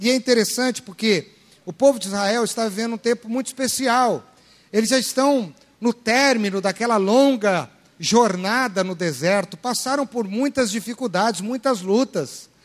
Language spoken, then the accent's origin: Portuguese; Maringá, Paraná, Brazil; now in Londrina, Brazil; Mora gente assim aqui em Londrina ou não? Ou só lá de Maringá, de onde eu vim?